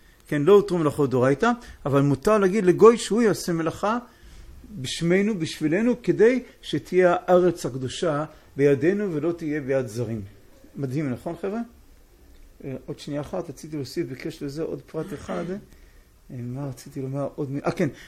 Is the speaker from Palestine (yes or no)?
yes; Hebron, West Bank, Palestine; כי אני כל כך ככה בא לחזק את יישוב ארץ ישראל, הרי אני בא מחברון